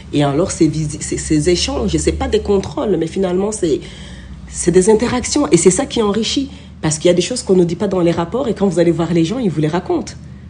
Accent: Belgium; also born or lived in Rwanda / Senegal / Niger; mais je suis de Belgique, du Rwanda, j'ai vécu au Sénégal et au Niger.

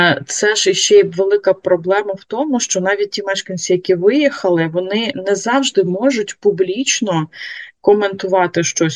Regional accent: Crimea, Ukraine; born there; now in Kherson, Ukraine; І сама ж я народилась в Криму, дуже багато часу провела в Криму, живу в Херсоні, жила протягом багатьох років.

